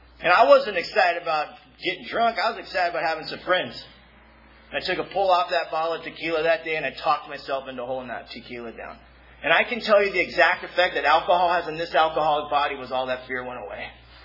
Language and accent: English; Mission Viejo, California, United States; The time I was in high school, and I grew up in Mission Viejo, California. If you're familiar with Mission Viejo, California, it's the suburbs, you know what I mean?